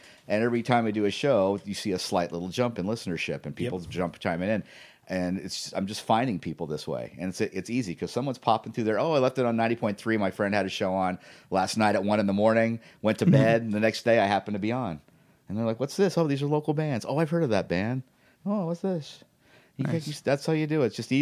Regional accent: Los Angeles, California, United States; I was from Los Angeles. They were like, we can't believe you moved here to this little town.

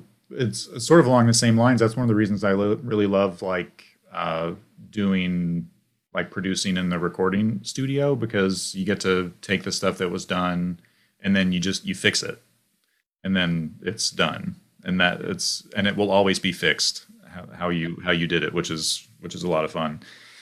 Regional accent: Arkansas, United States; I grew up in Arkansas and we had like an acre and a quarter.

